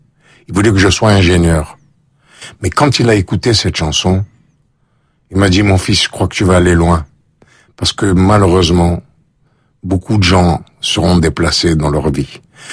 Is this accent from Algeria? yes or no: yes; Algeria; Moi, je suis d'Algérie, mais colonisé. Enfin, mes ancêtres colonisés par l'Empire ottoman.